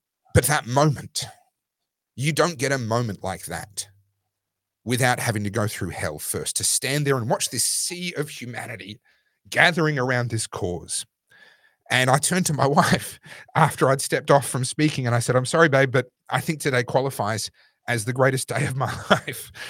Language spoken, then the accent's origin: English; Victoria, Australia; my home state of Victoria and myself personally, we walked through the valley of the shadow of death.